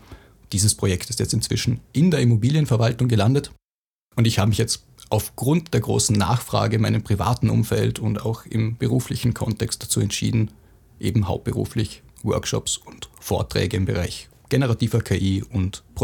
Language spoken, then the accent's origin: German; Dornbirn, Vorarlberg, Austria; Ich komme aus Dornbirn